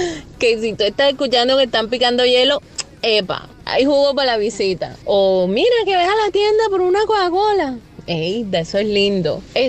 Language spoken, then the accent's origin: Spanish; Cartagena, Bolívar, Colombia; O sea, no hay un lugar que yo pueda reemplazar y decir, ah, no, yo prefiero irme para tal lado. No, yo siempre voy a escoger Cartagena de Indias.